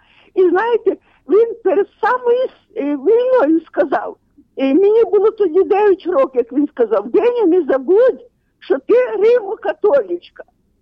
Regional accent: Khmelnytskyi Oblast, Ukraine; now in Rivne, Ukraine; дзвоню вас. Я сама з Хмельницької області, але живу зараз в Ровно.

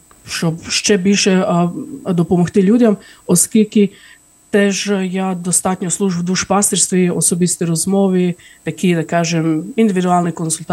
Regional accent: Croatia; я з Хорватії

